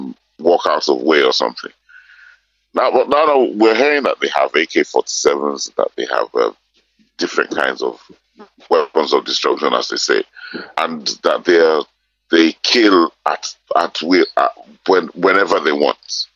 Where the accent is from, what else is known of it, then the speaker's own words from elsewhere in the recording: Ibadan, Oyo, Nigeria; I grew up in Ibadan